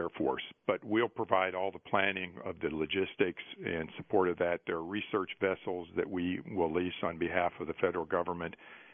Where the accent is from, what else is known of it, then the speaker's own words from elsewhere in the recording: North Dakota, United States; I grew up in North Dakota. You don't see very many days as nice as the coldest day in North Dakota there.